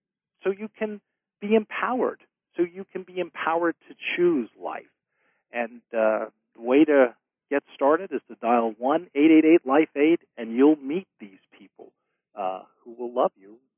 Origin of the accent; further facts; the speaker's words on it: Pennsylvania, United States; And I'm always proud to say I'm from Pennsylvania because we're sort of cutting edge when it comes to helping vulnerable citizens